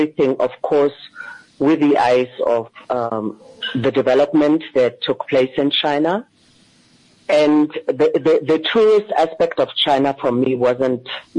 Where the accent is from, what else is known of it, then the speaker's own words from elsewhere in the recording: East Germany, Germany; I grew up in communism. I grew up in East Germany.